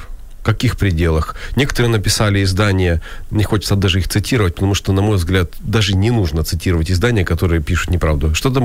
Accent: Kyiv, Ukraine; Я как киевлянин знаю места.

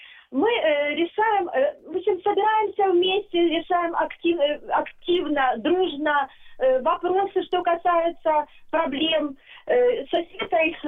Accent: Kramatorsk, Donetsk Oblast, Ukraine; я из Краматорска.

